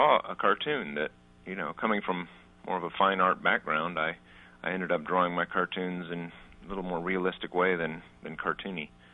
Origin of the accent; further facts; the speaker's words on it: Texas, United States; I mean, I grew up in Texas in a rural part, and not that we were bumpkins, but we didn't subscribe to The New Yorker